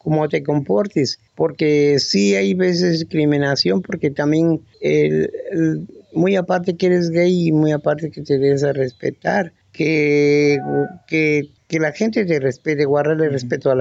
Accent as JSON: {"language": "Spanish", "town": "Zaachila", "region": "Oaxaca", "country": "Mexico", "tie": "born or raised there", "said": "Soy originario aquí de Xachila, del barrio de San Pablo La Raya. Aquí nací en ese barrio y aquí estoy creciendo y aquí voy a morir. Pues fíjate que ya tengo 66 años"}